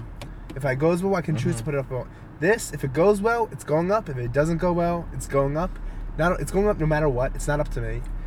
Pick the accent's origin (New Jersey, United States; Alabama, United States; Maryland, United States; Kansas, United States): New Jersey, United States; Flemington; Just to correct you, I'm not from Florida. I started comedy. I'm from Flemington. I'm from where I moved to Florida for a couple years. Now I'm back.